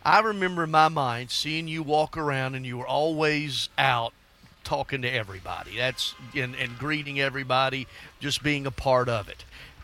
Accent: Bowling Green, Kentucky, United States; Okay, I grew up in Bowling Green, being 1980, 23 years, driving down, and because there was nothing.

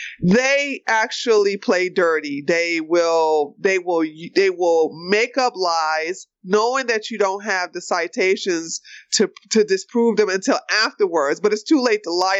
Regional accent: United States; I noticed that as an American, a black American who studied the civil rights era

